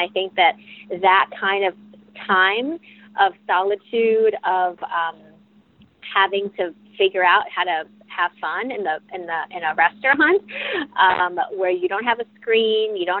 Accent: Pennsylvania, United States; Well, my parents are immigrants from Thailand, and I was born in the States, but they came here with no money and started their own business. They started a Thai restaurant in the Philadelphia area.

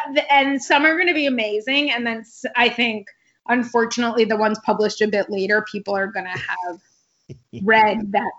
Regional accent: New York, United States; my parents still have the house I grew up in outside of New York.

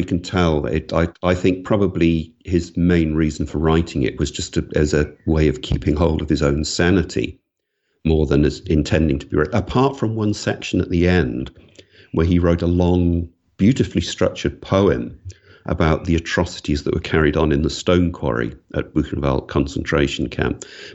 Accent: Wales, United Kingdom; I'm from Wales. I was born and grew up in Wales, and there's a word in the Welsh language, hiraeth

